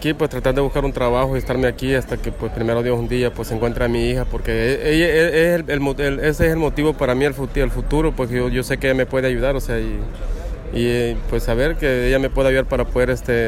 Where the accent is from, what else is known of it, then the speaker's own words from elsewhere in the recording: El Salvador; now in Wisconsin, United States; No, a mi país no regreso. No regreso a mi país y no hay nada en mi país.